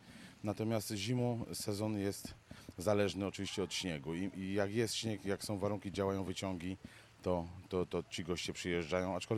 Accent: Szczawnica, Lesser Poland, Poland; My jesteśmy góralami. Dla nas tożsamość regionalna jest sprawą bardzo ważną.

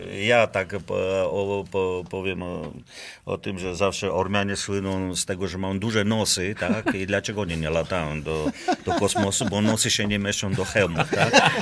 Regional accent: Yerevan, Armenia; No, jesteśmy z Erywania, ze stolicy.

